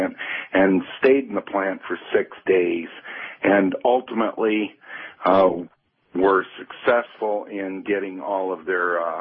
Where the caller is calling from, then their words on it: Southfield, Michigan, United States; I'm calling from Southfield.